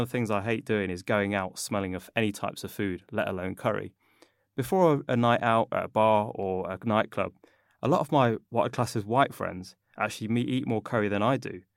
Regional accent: Leicester, East Midlands, United Kingdom; you experienced Leicester on a few occasions, and I was born and raised there and still travel home, what I call home, every few weeks, actually.

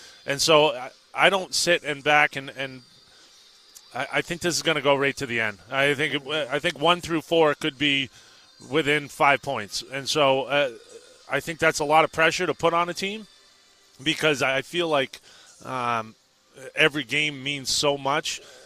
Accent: Boston, Massachusetts, United States; Growing up in Boston, of course, I'm a Dunks guy.

